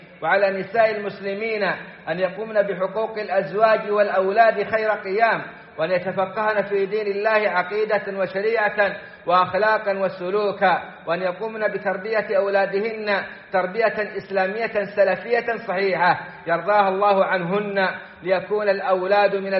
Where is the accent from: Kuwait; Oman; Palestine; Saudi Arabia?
Saudi Arabia; في بلادنا السعودية